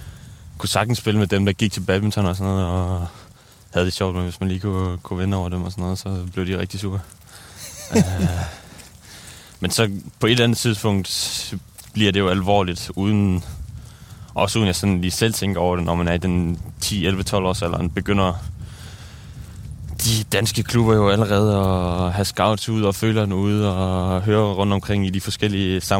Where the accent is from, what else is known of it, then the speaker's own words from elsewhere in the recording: Copenhagen, Capital Region of Denmark, Denmark; der hvor jeg kommer fra, hedder Østerbro.